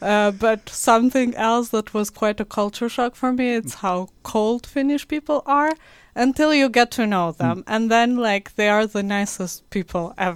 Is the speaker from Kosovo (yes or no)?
yes; Kosovo; moved away as an adult; now in Kuopio, Finland; I come originally from Kosovo. I moved here 4 years ago already, which seems like yesterday